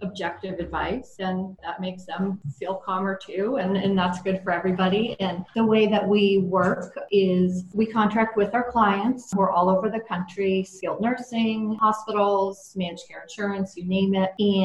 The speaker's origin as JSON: {"language": "English", "region": "Northeast", "country": "United States", "tie": "born or raised there", "also_born_or_lived": "California", "moved": "as an adult", "said": "Sure. So I grew up in the Northeast and not the biggest fan of cold weather."}